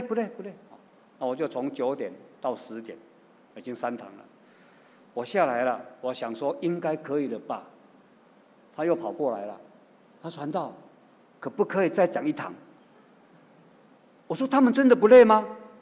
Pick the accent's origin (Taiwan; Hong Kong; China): Taiwan; 他也不知道我从台湾来的